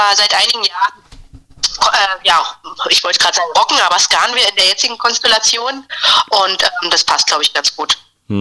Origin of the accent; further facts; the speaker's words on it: Berlin, Germany; Genau, wir sind in Berlin, wir sind Berliner